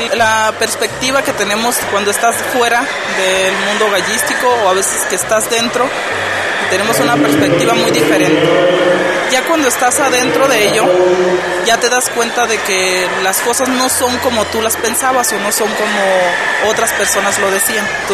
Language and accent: Spanish; San José del Cabo, Baja California Sur, Mexico; soy del estado de Baja California Sur, de San José del Cabo en específico.